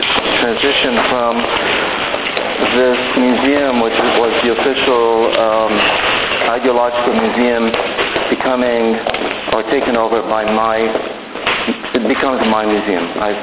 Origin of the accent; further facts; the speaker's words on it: Canada; also born or lived in Hungary; coming from Hungary, moving to the West as a refugee, and growing up in Canada.